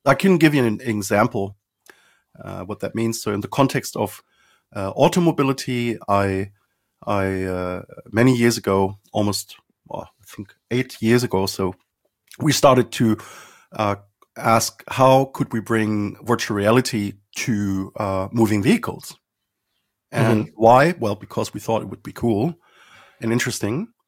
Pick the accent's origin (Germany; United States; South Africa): Germany; Sindelfingen, Baden-Württemberg; I grew up in Sindelfingen, nearby Stuttgart, one of the key plants for Mercedes-Benz, for Daimler.